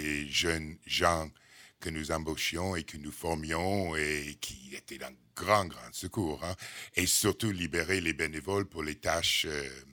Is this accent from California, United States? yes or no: yes; California, United States; Américaine, exactement. Je viens de la Californie.